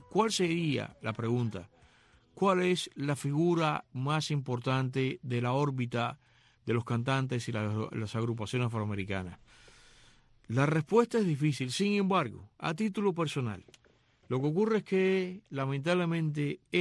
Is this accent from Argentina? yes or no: no; Cuba; now in United States; Yo soy cubano, pero vivo en Estados Unidos